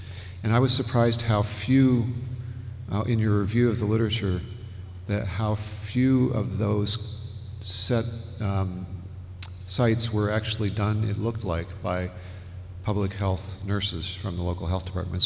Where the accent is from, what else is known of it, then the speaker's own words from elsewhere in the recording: Milwaukee, Wisconsin, United States; from Milwaukee.